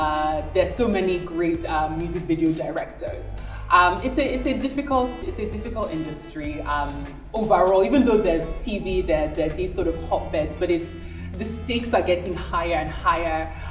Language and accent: English; Nigeria; I'm Nigerian